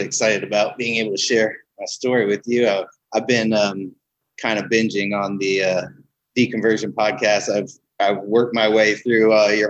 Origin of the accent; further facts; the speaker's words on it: Vienna, Austria; also born or lived in London; Shortly after I was born, we moved to Vienna. This is 1977. So I spent my early years growing up in Vienna